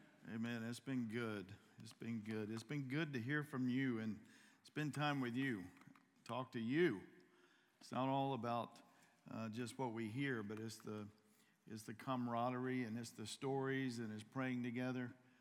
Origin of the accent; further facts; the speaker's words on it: North Carolina, United States; My sister is in my hometown in North Carolina, and she's sending me a video.